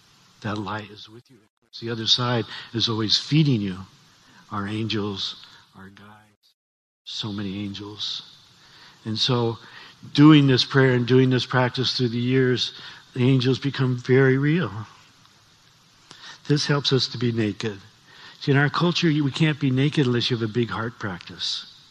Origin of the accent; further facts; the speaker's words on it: Denver, Colorado, United States; Because I'm still American from Denver, Colorado.